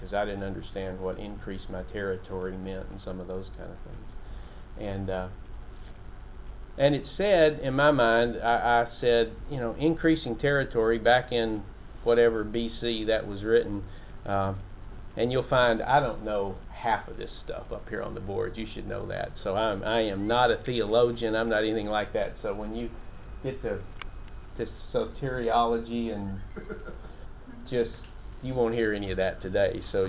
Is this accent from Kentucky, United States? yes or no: no; Nashville, Tennessee, United States; But I grew up in the Church of Christ here in Nashville, born and raised.